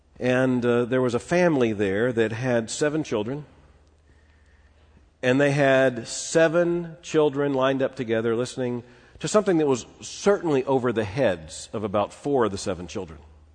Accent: Florida, United States; I grew up in South Florida. I went camping in the Everglades.

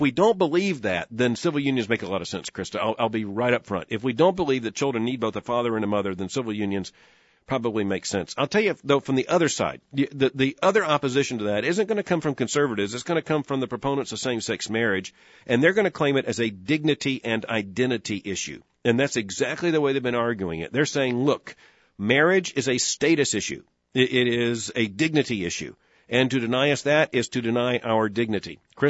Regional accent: Florida, United States; I'm a native of Florida. I grew up in Florida. Florida's been through so many transformations.

